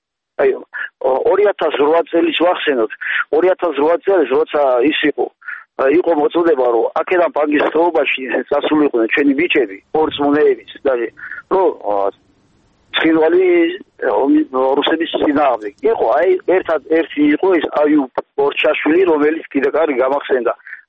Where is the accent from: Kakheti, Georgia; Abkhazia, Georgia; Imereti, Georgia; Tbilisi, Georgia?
Kakheti, Georgia; born or raised there